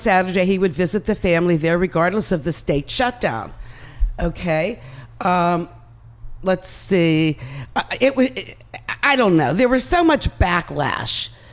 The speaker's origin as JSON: {"language": "English", "region": "California", "country": "United States", "said": "And I'm embarrassed to say I'm from California, and we're still fucked."}